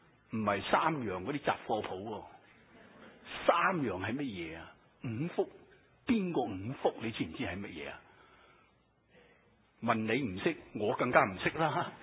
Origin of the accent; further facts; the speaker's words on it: Hong Kong; 我就会回想到我童年喺香港过旧历新年、农历新年嗰种喜乐嘅状况。